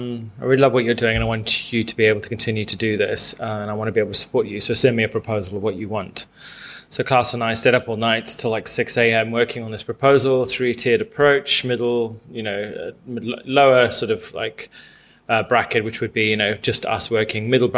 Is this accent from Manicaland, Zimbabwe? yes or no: yes; Manicaland, Zimbabwe; now in England; And grew up on a very small farm in the eastern highlands of Zimbabwe.